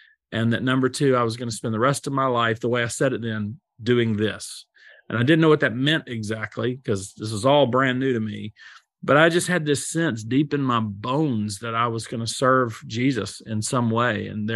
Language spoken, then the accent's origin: English; North Carolina, United States; I'm from North Carolina, and I come from blue collar, middle class, maybe even lower middle class-ish, something like that, roots.